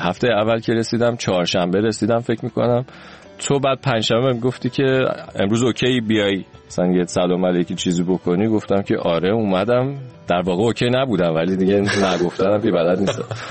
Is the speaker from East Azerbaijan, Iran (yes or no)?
no; Isfahan, Iran; born there; من اصفهان به دنیا اومدم.